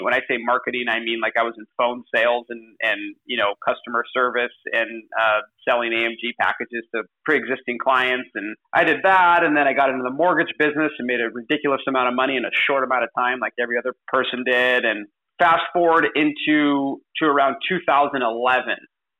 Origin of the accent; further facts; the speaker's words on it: Seattle, Washington, United States; So I'm from Seattle originally, born and raised in West Seattle.